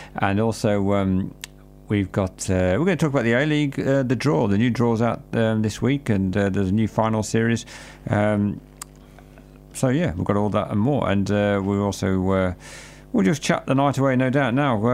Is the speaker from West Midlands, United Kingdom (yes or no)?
yes; Burton upon Trent, West Midlands, United Kingdom; because I'm from Burton, a little story